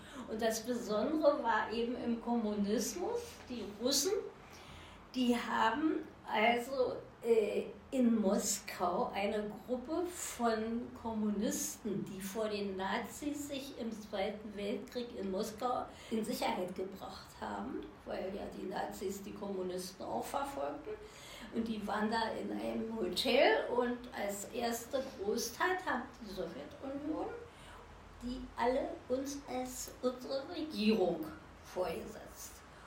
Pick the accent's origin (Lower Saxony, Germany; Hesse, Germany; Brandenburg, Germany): Brandenburg, Germany; Teupitz; Also ich bin 50 Kilometer südlich von Berlin aufgewachsen in der kleinen Stadt Teupitz. Ist in der Mark Brandenburg, ist aber nur eine Autostunde von Berlin entfernt.